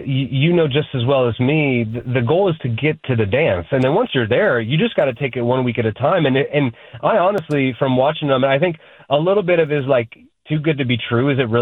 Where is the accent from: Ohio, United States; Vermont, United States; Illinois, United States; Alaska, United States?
Ohio, United States; Cleveland; I grew up in Cleveland.